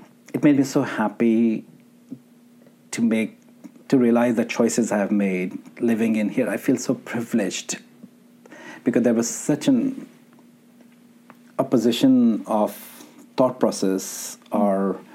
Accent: Pakistan; Growing up in Pakistan

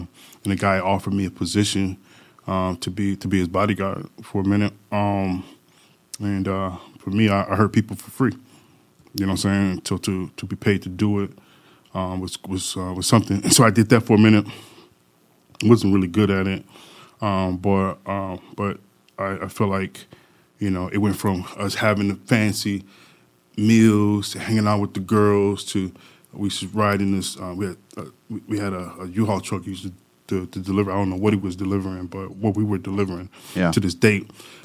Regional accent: Grand Rapids, Michigan, United States; also born or lived in Detroit; I was born in Grand Rapids, became a man in Detroit, and lived all over. Right. Huh. And so in Grand Rapids, just grew up on the southeast side of town

